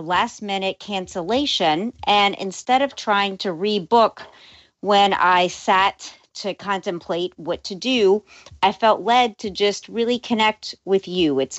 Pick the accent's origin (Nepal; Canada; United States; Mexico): United States; New Orleans, Louisiana; moved away as an adult; being born and raised in New Orleans and having lived in one place for the first 43 years of my life. I was really wanting to live somewhere else